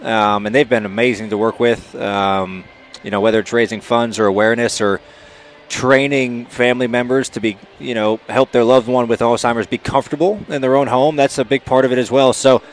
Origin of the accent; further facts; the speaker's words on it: Ohio, United States; But, you know, I'm from Ohio, so they're the Guardians now.